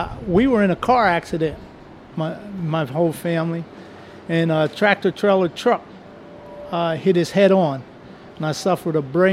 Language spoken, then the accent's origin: English; Pottsville, Pennsylvania, United States; Yeah, that's my hometown.